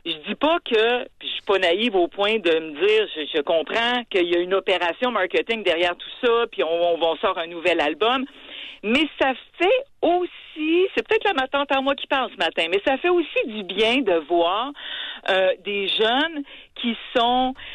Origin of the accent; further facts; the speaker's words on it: Quebec, Canada; et chez nous au Québec.